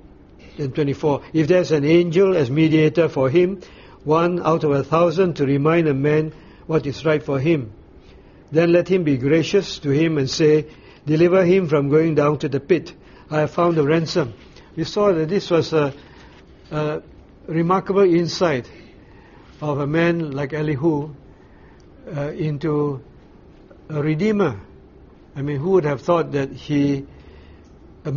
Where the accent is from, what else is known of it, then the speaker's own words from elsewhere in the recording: Malaysia; I was staying at the Student Christian Center because I came from Malaysia.